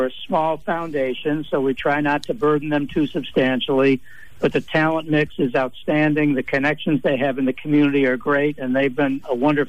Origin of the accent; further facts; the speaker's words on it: Rochester, New York, United States; I was born and raised in Rochester, as were my parents, and they grew up near North Clinton Avenue in the city.